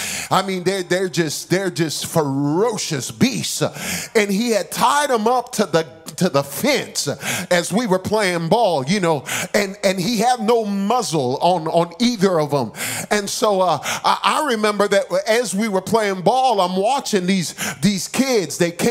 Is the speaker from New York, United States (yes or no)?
yes; Bronx, New York, United States; as I was growing up in the Bronx, New York, that's where I grew up, and I'll never forget, we don't know much about animals in New York.